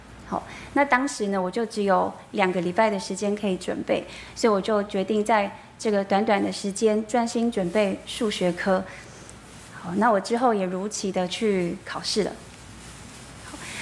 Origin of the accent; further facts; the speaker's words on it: Yilan County, Taiwan; 那我大学毕业之后呢，我就回到宜兰，我是宜兰人，我就回到宜兰找工作。